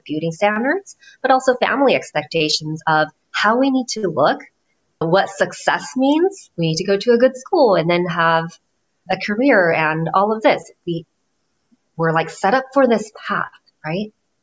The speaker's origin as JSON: {"language": "English", "country": "Japan", "lives_now": "United States", "said": "growing up in an Asian household in the U.S. So my parents came from Japan. Well, we came from Japan."}